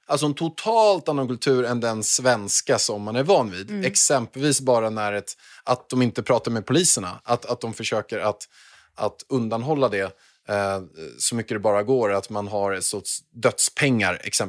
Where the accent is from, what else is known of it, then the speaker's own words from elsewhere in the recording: Haninge, Stockholm County, Sweden; När jag bodde i Stockholm, då bodde vi på Östermalm och Vasastan. Så här. Och sen så sker ett liv här utanför. Sen kommer jag från Haninge, bott i Brandbergen och allt sånt där.